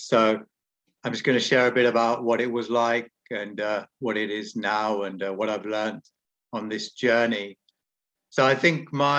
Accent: England, United Kingdom; Firstly, I was the only kid of Indian origin. You know, I grew up in the English countryside, so I was the only kid in my school who wasn't white.

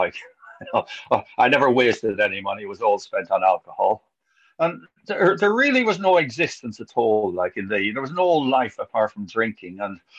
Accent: Ireland; I'm young and I'm Irish.

